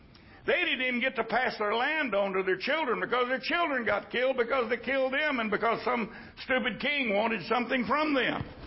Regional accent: United States; I'm an American through and through.

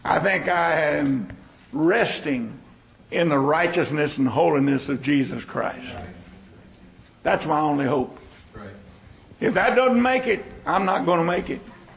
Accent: Texas, United States; Thank God I'm a Texan.

